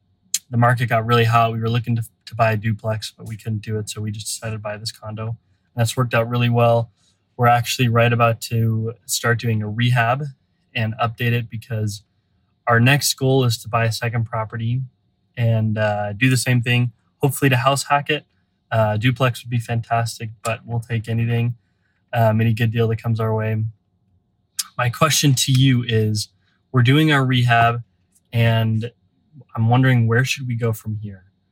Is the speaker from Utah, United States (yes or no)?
yes; Utah, United States; Hey, David … I'm from Utah.